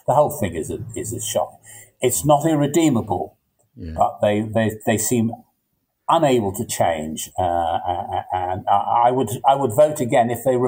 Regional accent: England, United Kingdom; But I'm English. I feel English, and the way my mind works is kind of what is Englishness?

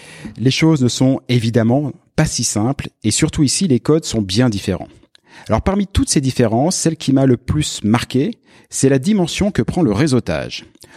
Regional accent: France; now in Canada; Quand, comme moi, on vient de France, beau pays totalement traumatisé par son chômage systémique, on perçoit le Québec comme un Eldorado.

